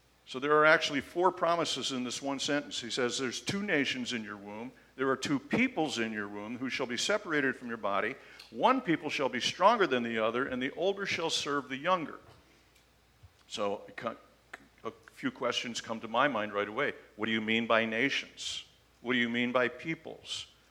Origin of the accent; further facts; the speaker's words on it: United States; born there; Well, because I was born here. Did I have a choice? No. I was born wherever God, as the Irish would say, I landed where God spat me. It happened to be the United States.